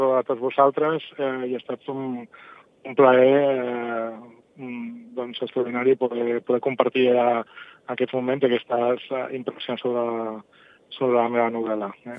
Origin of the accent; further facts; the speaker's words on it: Vilosell, Catalonia, Spain; Totes aquestes vivències que des de tants anys del meu Vilosell, no?, i de tota la meva comarca, no?, Ajudes de Rigues